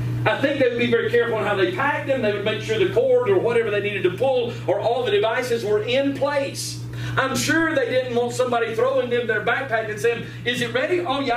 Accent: North Carolina, United States; now in Utah, United States; I said, no, from North Carolina. They said, I knew you was from the South somewhere. I said, yeah.

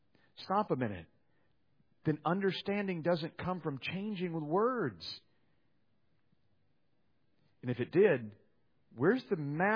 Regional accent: Slidell, Louisiana, United States; So I grew up in Slidell. It was North Shore versus Slidell.

